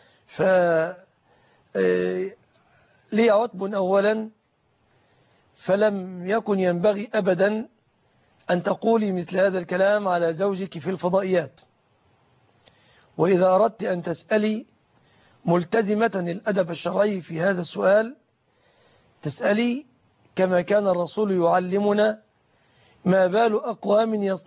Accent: Egypt; ليست عندنا في مصر

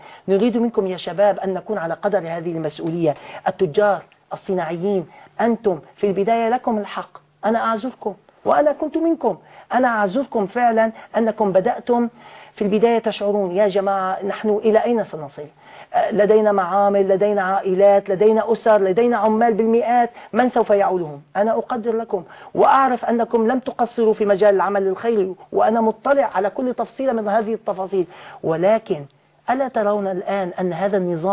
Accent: Aleppo, Aleppo Governorate, Syria; أنا ابن مدينة حلب. أنا عملت في حلب.

